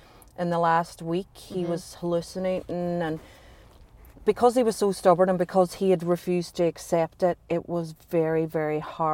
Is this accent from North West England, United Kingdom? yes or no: no; Northern Ireland, United Kingdom; I am 35. Yeah. I live in Derry. I come from a family of nine. Seven kids, two parents. We grew up in Ballymac, so life was colourful.